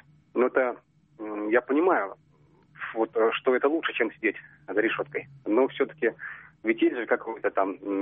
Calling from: Kazan, Tatarstan, Russia

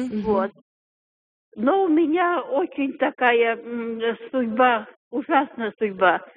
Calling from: Moscow, Russia; Да, я из Москвы звоню.

